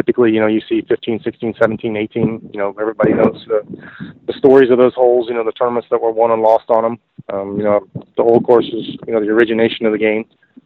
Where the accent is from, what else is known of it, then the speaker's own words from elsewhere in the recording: Florida, United States; Georgia was, from where I grew up in South Florida, you know, it was several hundred miles away.